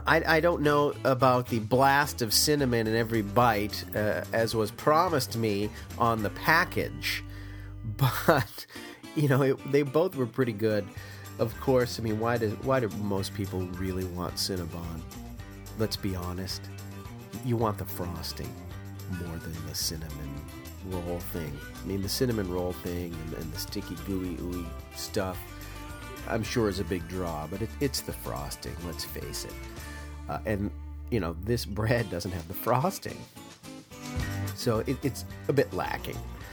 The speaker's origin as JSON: {"language": "English", "region": "Massachusetts", "country": "United States", "tie": "born or raised there", "said": "I grew up in New England. I grew up in a little town about 20 miles south of Boston. And I was very close to Plymouth."}